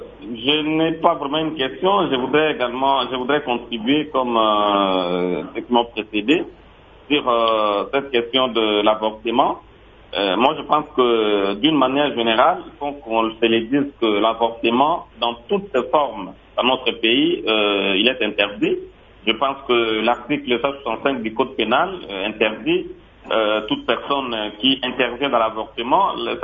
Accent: Mbandaka, Équateur, DR Congo; je pense que même chez moi, en Bandaka, les cas d'avortement sont récurrents

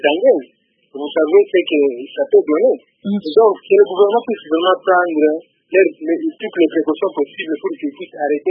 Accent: Kivu, DR Congo; now in Lubumbashi, DR Congo; Moi, je ne suis pas de cette province-là. Moi, je suis du Kivu. J'habite à Lubumbashi.

